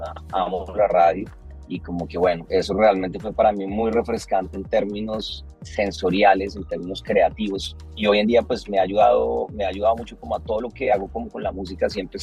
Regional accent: Tunja, Boyacá, Colombia; pues yo nací en Tunja, y en ese momento ya en el colegio donde yo estudiaba

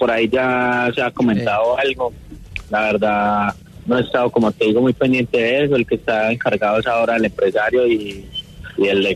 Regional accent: Medellín, Antioquia, Colombia; Yo soy de Medellín, paisa.

